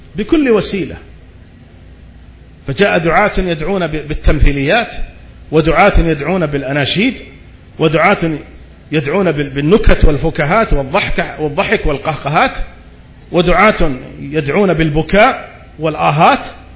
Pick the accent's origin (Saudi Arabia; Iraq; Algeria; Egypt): Saudi Arabia